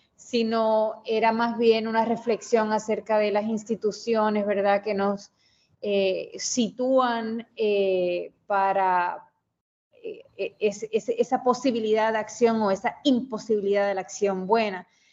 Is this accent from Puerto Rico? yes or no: yes; Mayagüez, Puerto Rico; Yo soy de Mayagüez, Puerto Rico. Me crié allá